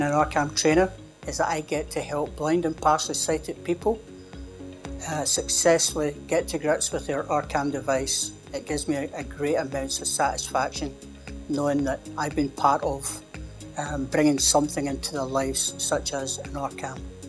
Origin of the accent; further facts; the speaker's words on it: Scotland, United Kingdom; I'm from Scotland